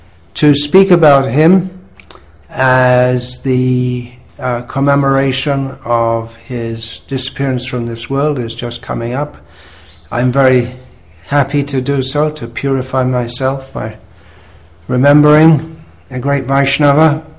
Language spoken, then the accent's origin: English; England, United Kingdom; born there; moved away; I was born in England this time round, and I left England fairly soon after joining to come to India and subsequently spend time in Bangladesh and other countries.